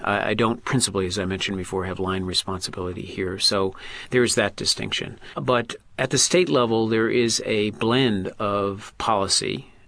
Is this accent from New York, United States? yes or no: no; Connecticut, United States; And then I went back to my home state of Connecticut and spent 20 years in the private sector practicing law